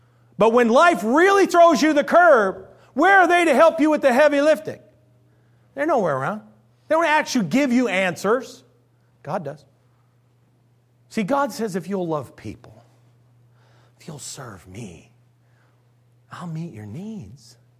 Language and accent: English; United States; I'm an American all the way to my bones, and I love the underdog movie.